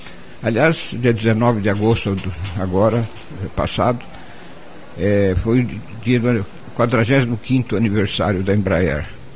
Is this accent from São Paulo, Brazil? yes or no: yes; Bauru, São Paulo, Brazil; born there; Eu nasci em Bauru, no interior do estado de São Paulo